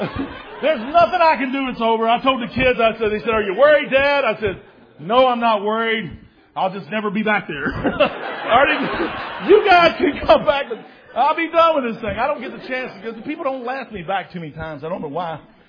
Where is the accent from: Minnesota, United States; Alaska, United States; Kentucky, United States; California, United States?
Kentucky, United States; I'm like, I'm from Kentucky, too.